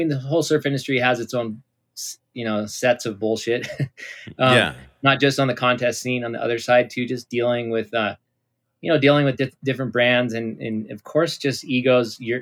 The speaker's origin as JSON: {"language": "English", "region": "California", "country": "United States", "tie": "born or raised there", "also_born_or_lived": "Colorado", "said": "I was born in Colorado, and my dad was a ski instructor and carpenter. My mom, you know, was kind of, they're both hippies. And then we moved to Southern California from there"}